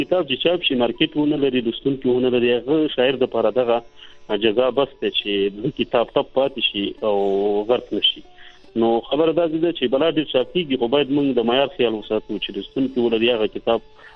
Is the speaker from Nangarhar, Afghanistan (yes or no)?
yes; Nangarhar, Afghanistan; now in Kohat, Pakistan; زه د افغانستان د ننګرهار ولایت یم، خاص کمینه دی بالا ولسوالۍ، اوس مهال په کوزه پښتونخوا کې په کوهار کې ژوند کوم.